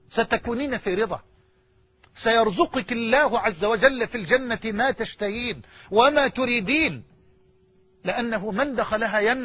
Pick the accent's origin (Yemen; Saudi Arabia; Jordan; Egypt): Egypt; يعني بلغتنا في بلهجتنا في مصر